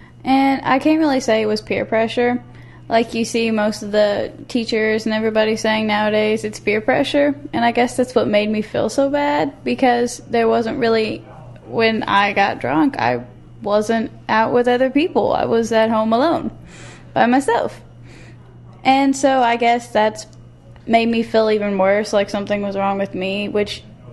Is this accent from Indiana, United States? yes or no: yes; Evansville, Indiana, United States; Well, I was born and raised here in Evansville.